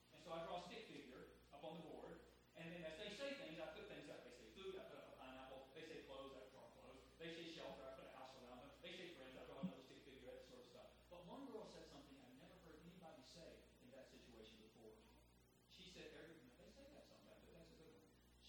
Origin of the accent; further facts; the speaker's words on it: Blue Ridge, Virginia, United States; I'm back living where I grew up in Blue Ridge, Virginia, after 40 years on the lam.